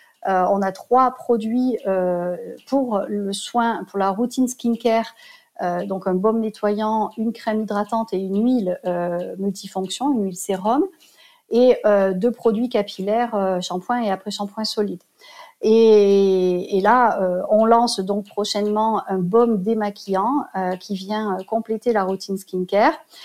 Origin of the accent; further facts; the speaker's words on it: Réunion, France; mais par exemple mon Siret me localise ici à la Réunion.